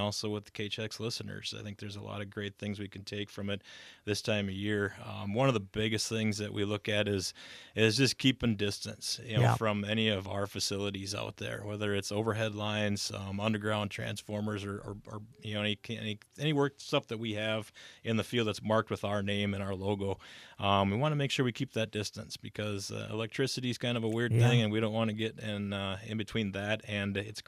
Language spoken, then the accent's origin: English; Gibbon, Minnesota, United States; born there; now in Jordan, United States; I was born in Gibbon, Minnesota.